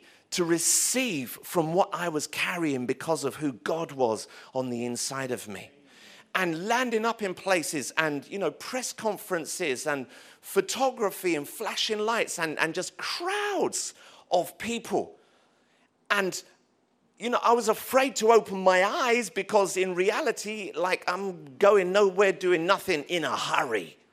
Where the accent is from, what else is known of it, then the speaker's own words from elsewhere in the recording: London, United Kingdom; he was Irish, I'm English, I'm from London